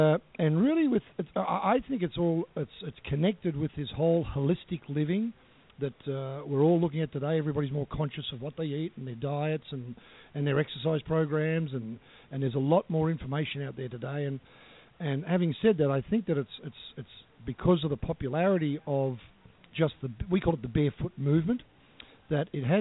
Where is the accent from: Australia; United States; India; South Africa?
Australia; Geelong, Victoria; Geelong, which is about 40 miles south of Melbourne.